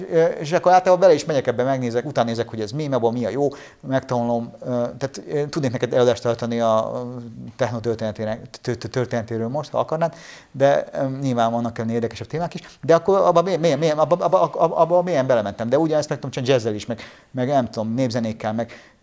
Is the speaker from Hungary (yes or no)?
no; Romania; én ugye úgy nőttem fel, hogy nagyon gyorsan megtanultam románul, a barátaim fel román volt, románul verekedtünk